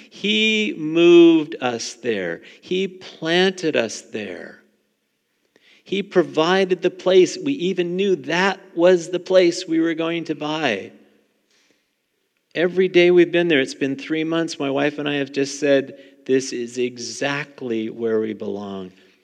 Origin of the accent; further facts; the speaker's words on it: Carleton Place, Ontario, Canada; now in Perth, Canada; I used to be from Carlton Place, now I'm from Perth, it's even worse.